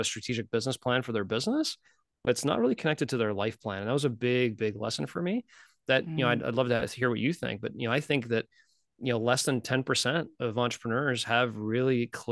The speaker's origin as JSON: {"language": "English", "region": "Ontario", "country": "Canada", "said": "but as a Canadian, I was going to school in the US"}